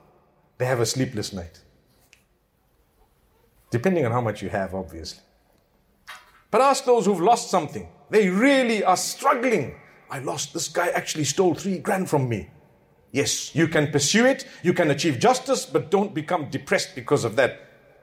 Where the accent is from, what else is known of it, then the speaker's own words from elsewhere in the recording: South Africa; moved away; And I come from Africa. Let me tell you, at times, and this is not about food, it's about something else. Every single day, electricity just goes off when you need it the most. Right now, it's winter back in South Africa.